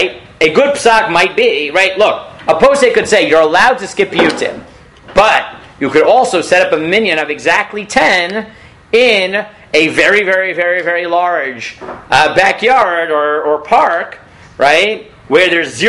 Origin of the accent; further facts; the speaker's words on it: Staten Island, New York, United States; They never did this in my shul growing up in Staten Island, but in Israel they do it